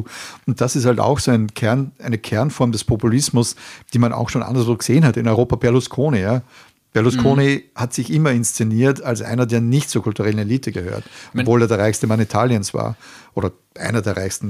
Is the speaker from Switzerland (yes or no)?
no; Upper Austria, Austria; wenn ich komme aus Oberösterreich